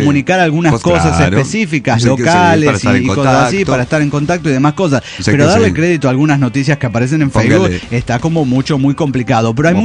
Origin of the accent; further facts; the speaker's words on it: Jaltipán, Veracruz, Mexico; de Jaltipán, Veracruz, México.